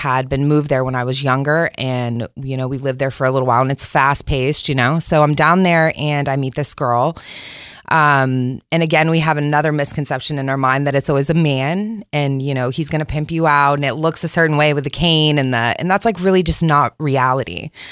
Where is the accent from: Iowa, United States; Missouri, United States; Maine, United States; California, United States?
Maine, United States; Rockland; born there; Okay. So I was born in in Rockland, the St. George area. And I moved around a lot.